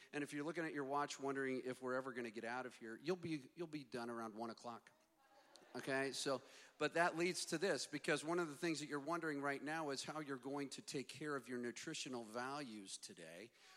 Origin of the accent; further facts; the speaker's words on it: Midwest, United States; now in Arizona, United States; Now, most block parties, growing up in the Midwest, block parties happened outside.